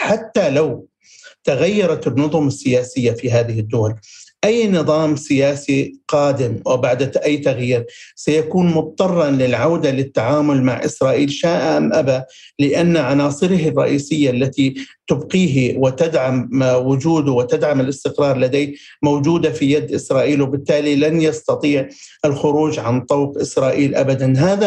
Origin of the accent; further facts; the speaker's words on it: Jordan; ونحن كأردنيين حقيقة لا نرضى بهذا الشيء.